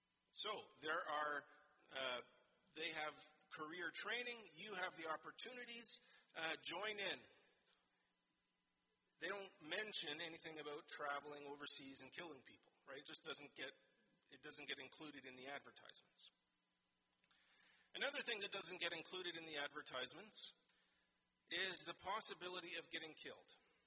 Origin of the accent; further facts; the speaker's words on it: Ontario, Canada; where we grew up in Ontario